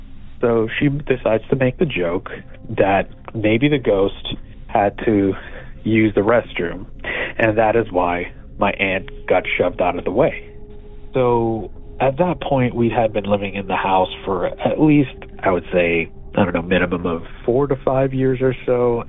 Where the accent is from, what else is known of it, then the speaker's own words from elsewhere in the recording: Queens, New York, United States; now in Pittsburgh, United States; but my story takes place in Queens, New York, in the late 90s and early 2000s. So I grew up in a haunted house there.